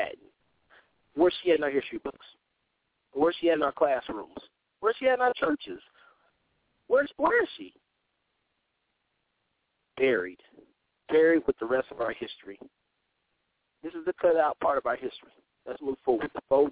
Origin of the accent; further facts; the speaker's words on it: Indianapolis, Indiana, United States; And she ran a business out of my hometown, Indianapolis, Indiana.